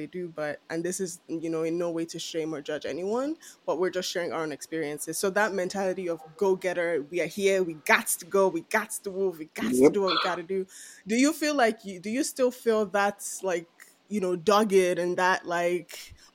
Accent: Nigeria; And we're Nigerian, so me, I personally can only speak for Nigeria

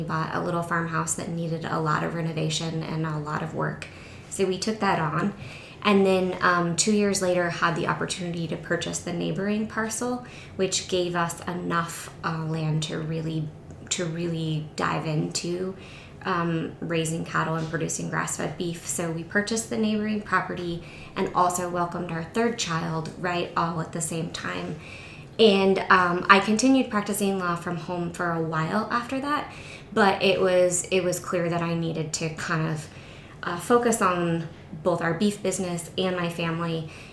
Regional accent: Wallowa, Oregon, United States; I grew up here in Wallawa, graduated from high school here, and then went off into the world and did a few things.

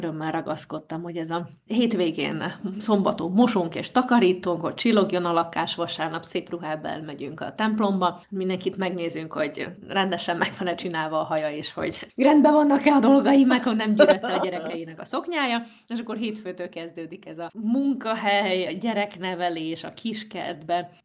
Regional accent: Šamorín, Trnava Region, Slovakia; ez a kisvárosból, Csallóközből, Somorjáról el messzire. Én egy ilyen olyan világban nőttem föl

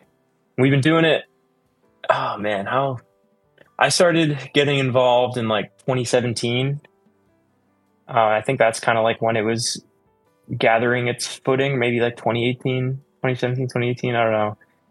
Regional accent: Maine, United States; oh, I'm from Maine. Like, I feel like there's like no one kind of in the scene up there.

